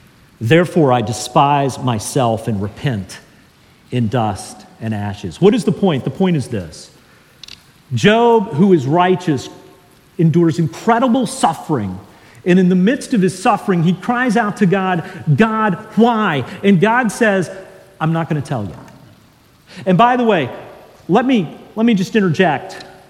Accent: Dallas, Texas, United States; I grew up in Dallas. I grew up in Lake Highlands, if you know where that is.

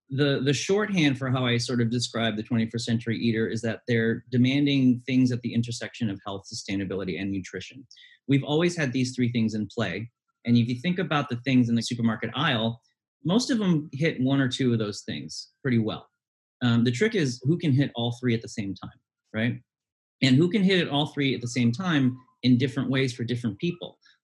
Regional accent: Detroit, Michigan, United States; I grew up in the Detroit area. So growing up, you go to the auto show all the time.

